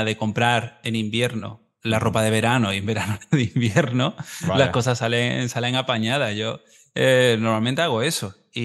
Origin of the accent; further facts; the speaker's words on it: Marbella, Andalusia, Spain; Soy de Marbella, yo no he hecho un castillo en mi vida.